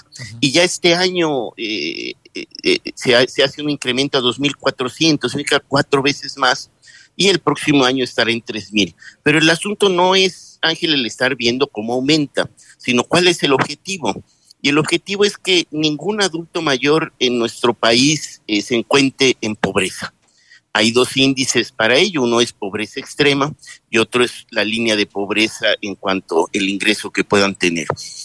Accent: Mexico; de alguna manera como mexicanos el agradecimiento

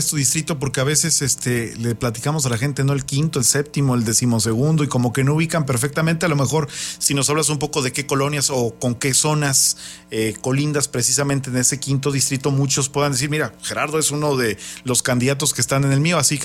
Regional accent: Mexico; Desafortunadamente, hay quienes nos quieren enfrentar como mexicanos, ¿no?

